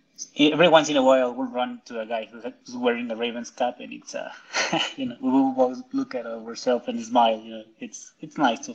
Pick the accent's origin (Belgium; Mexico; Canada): Mexico; central Mexico; I am from Central Mexico, actually the very, very, very center part. If you could draw a belly button in Mexico, that's exactly where we're from.